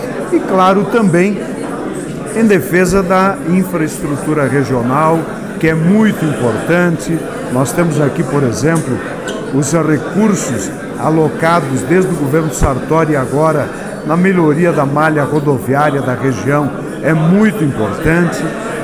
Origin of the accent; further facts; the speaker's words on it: Marau, Rio Grande do Sul, Brazil; porque eu sou dessa macro-região, eu sou de Marau, que pega essa parte macro aqui do estado, metade norte